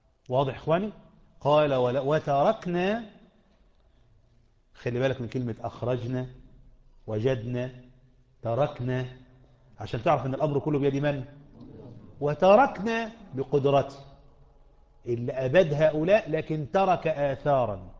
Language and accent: Arabic; Egypt; ده انا وانت مصريين ودي مصريتنا العريقه